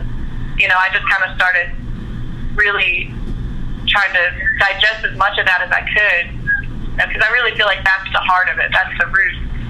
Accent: Kansas City, United States; I mean, I grew up in Kansas City, so there's a lot of bands out of there that were touring

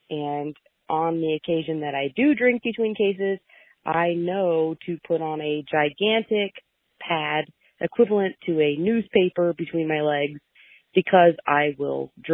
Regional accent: Mooresville, Indiana, United States; I am from Mooresville, Indiana.

